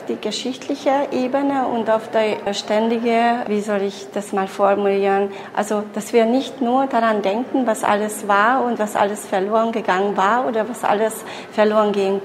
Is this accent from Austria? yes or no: no; Hungary; Ich bin Ungarndeutsch und in Ungarn aufgewachsen und ich lebe auch hier.